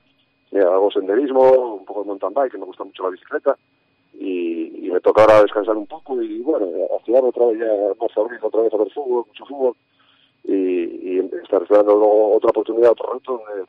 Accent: Asturias, Spain; haciendo un poco de senderismo de montaña, como buen asturiano

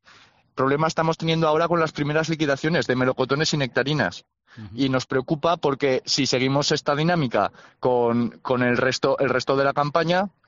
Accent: La Almunia de Doña Godina, Aragon, Spain; yo soy fruticultor de la Almunia.

